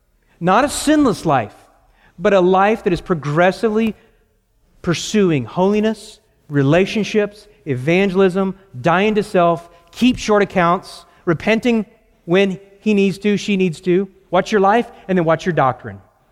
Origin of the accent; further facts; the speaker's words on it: Grapevine, Texas, United States; I'm from Grapevine. I know what grapevines look like, okay?